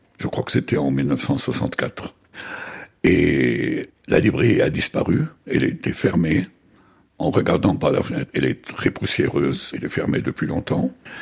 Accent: Syria; born there; moved away; voilà, pour la première fois maintenant, je vais dans mon pays natal

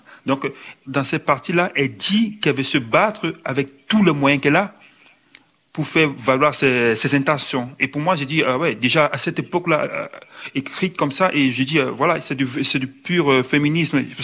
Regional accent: Cameroon; C'est vraiment toute mon enfance au Cameroun, ça aussi.

